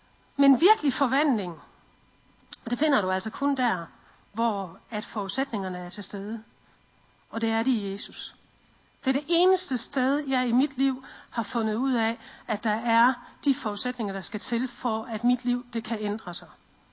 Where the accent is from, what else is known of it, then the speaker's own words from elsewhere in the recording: Central Denmark Region, Denmark; accent: West Jutlandic; now in Middelfart, Denmark; har vi boet i Middelfart på Fyn, og oprindeligt kommer vi egentlig fra Vestjylland. Så hvis der kommer sådan lidt vestjysk, så er det altså derfra.